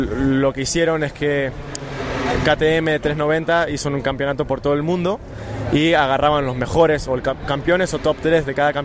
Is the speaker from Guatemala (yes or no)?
no; United States; Siendo americano, padres argentinos, nombre irlandés, así que tenía una mezcla y corriendo en Inglaterra, imagínate.